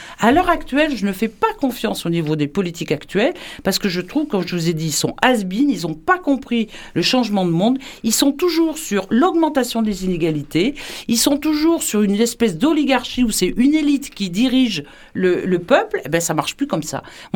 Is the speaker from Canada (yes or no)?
no; France; mais j'avais honte en tant que Français.